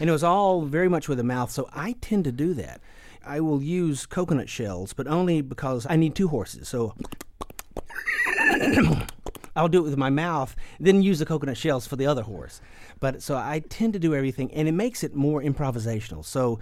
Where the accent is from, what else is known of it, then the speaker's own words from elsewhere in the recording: Georgia, United States; I grew up with storytellers in Georgia.